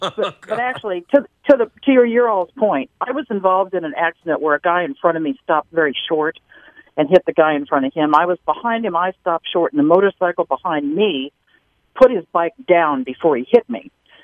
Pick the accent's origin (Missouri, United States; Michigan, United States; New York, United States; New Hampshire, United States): Missouri, United States; Kansas City; Candidly, I'm from Kansas City, Missouri. I didn't know where there were any in that neighborhood.